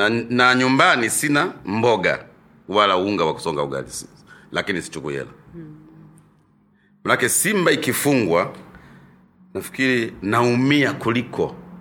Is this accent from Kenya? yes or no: no; Kasulu, Kigoma, Tanzania; born there; also born or lived in Shinyanga; Kule Kasulu, mjini pale, ndipo nilipozaliwa mimi. Na wilaya hiyo ya Kasulu, mkoa wa Kigoma. Kwa hiyo baada ya masomo ya primary na secondary, Shinyanga